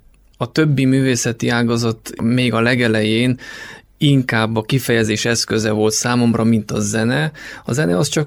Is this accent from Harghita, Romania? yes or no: yes; Csíkszentdomokos, Harghita, Romania; tehát hogy egy olyan közösség, egy vidéki közösség, Csíkszentdomokos, az egy olyan közösség, ahol élet